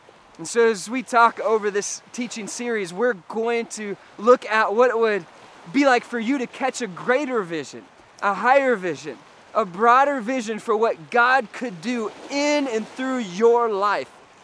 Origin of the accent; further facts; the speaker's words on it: Holland, Michigan, United States; if you were to take a road trip to where I grew up in Holland, Michigan, you might see a beautiful lighthouse they call Big Red.